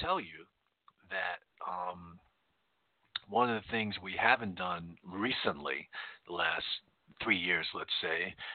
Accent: East Coast, United States; growing up on the East Coast, being on Eastern Standard Time, we loved it

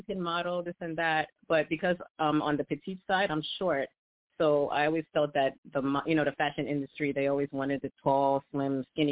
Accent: Queens, New York, United States; I'm from Queens, New York, and I do a lot.

